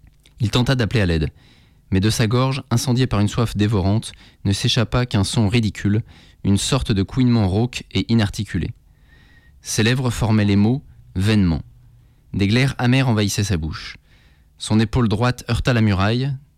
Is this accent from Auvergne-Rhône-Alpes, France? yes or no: yes; Lyon, Auvergne-Rhône-Alpes, France; je suis lyonnais, parce que il y avait, le, comme tu le sais, le, la tradition familiale de la librairie à Lyon, depuis le 19e siècle.